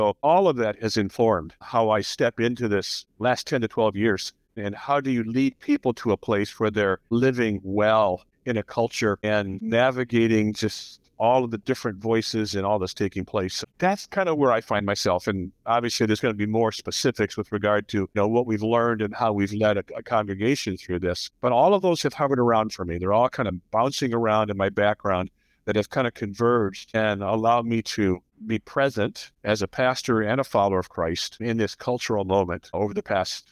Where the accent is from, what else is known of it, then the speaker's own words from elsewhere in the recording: Detroit, Michigan, United States; But interestingly enough, I grew up in the Detroit area. And so I grew up in a very racially diverse environment.